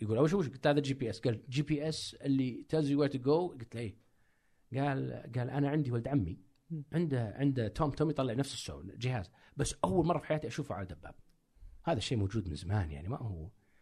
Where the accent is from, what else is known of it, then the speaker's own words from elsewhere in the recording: Saudi Arabia; كسعودي كعربي